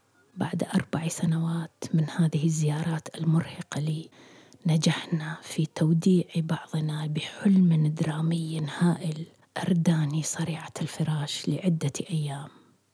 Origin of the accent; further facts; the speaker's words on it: Iraq; moved away; حين هاجرت من العراق كان أخي خالد في سنته الثانية في السجن